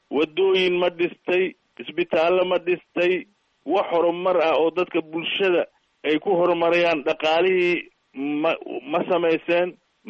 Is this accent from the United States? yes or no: no; Baidoa, South West State, Somalia; aniga waxaan ka soo jeedaa jubbooyinka, laakiin baydhabo waan ku barbaaray.